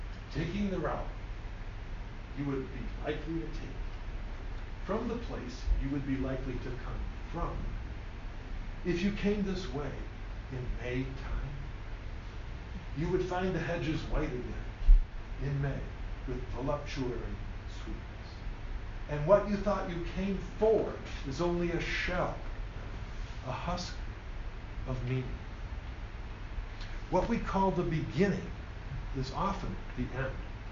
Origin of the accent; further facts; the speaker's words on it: Detroit, Michigan, United States; I grew up in the Detroit area, and we would often go down in the summertime on the Detroit River